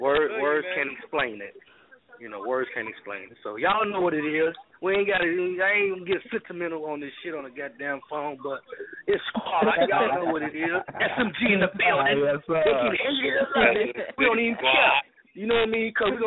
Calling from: Chicago, Illinois, United States; I'm calling from Chicago

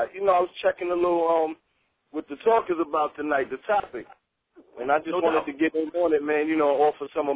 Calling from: Virginia Beach, Virginia, United States; I'm calling from Virginia Beach, baby.

